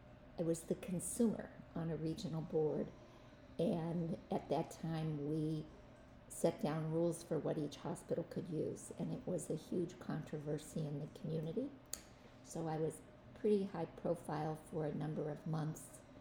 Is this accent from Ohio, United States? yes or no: yes; Youngstown, Ohio, United States; born there; now in Sheboygan, United States; Well, I was born in Youngstown, Ohio, and went to school, undergrad school in Madison, Wisconsin.